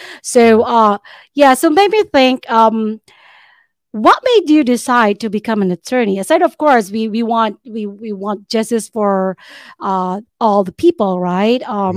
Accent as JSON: {"language": "English", "country": "Philippines", "said": "yes, of course, I'm from the Philippines and I take pride of my country."}